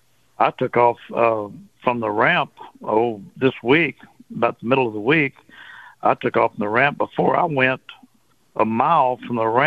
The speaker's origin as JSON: {"language": "English", "town": "Port Arthur", "region": "Texas", "country": "United States", "tie": "born or raised there", "said": "I grew up in Port Arthur, and we saw a lot of alligators over"}